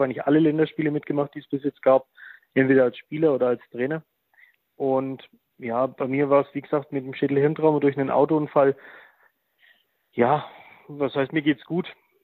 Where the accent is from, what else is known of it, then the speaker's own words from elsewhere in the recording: Bavaria, Germany; Für mich ist es natürlich schwierig, ich komme aus Bayern